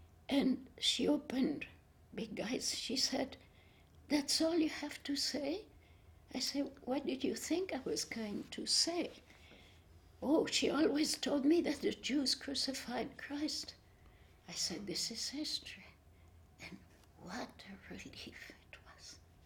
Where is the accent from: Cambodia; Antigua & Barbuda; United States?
Cambodia; also born or lived in Vietnam; during the war, my father was in the French civil service, and I was raised in Cambodia and Vietnam.